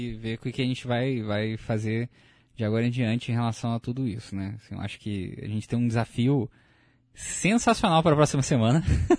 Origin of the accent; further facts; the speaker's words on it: Volta Redonda, Rio de Janeiro, Brazil; eu sou de Volta Redonda, né, Volta Redonda é uma cidade do interior do estado do Rio de Janeiro